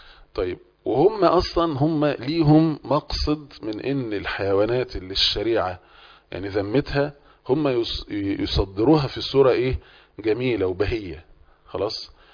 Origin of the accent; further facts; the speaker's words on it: Egypt; ما عندناش خيول كتير او ما عندناش ابل كتير كمصريين